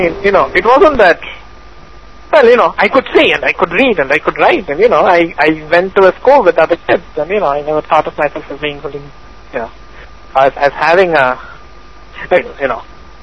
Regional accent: India; moved away as an adult; now in United States; I grew up in India. I came to the United States in 89 for graduate school.

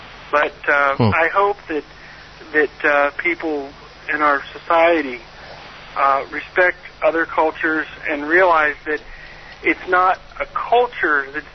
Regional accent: United States; Well, I would hope that as the United States, as an American, I would hope I would pay more attention

